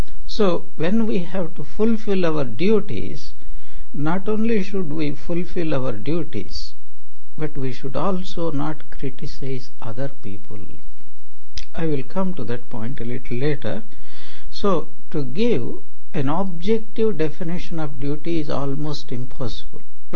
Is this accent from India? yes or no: yes; South India, India; I am from South India, and first time I went to Bengal